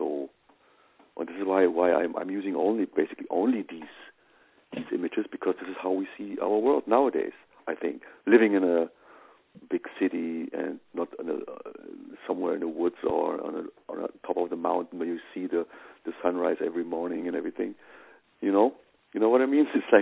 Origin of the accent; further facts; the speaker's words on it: Afghanistan; I'm from Afghanistan, and I'm with this culture. I'm also European